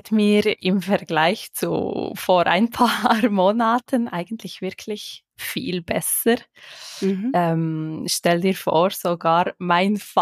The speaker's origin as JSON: {"language": "German", "country": "Switzerland", "said": "ich vertrete heute die Schweizer Fraktion."}